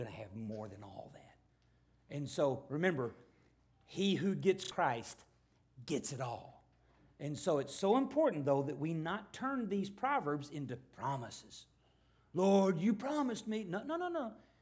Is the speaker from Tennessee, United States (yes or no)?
no; Arkansas, United States; So we all said, steady study, because we're from Arkansas, you know, so it just, we all fit.